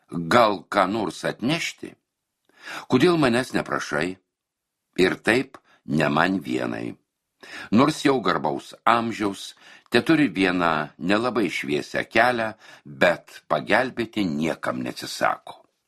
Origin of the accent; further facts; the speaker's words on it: Aukštaitija, Lithuania; nes aš tikra aukštaitė, o ji tikra žemaitė.